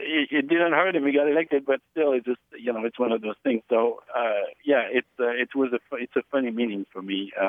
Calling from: Eureka, California, United States; I am calling from Eureka, California. My local radio station is KHSU Arcata, Humboldt State University.

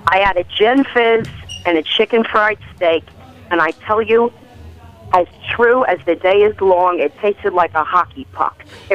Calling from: Queens, New York, United States; I'm calling from Queens, New York.

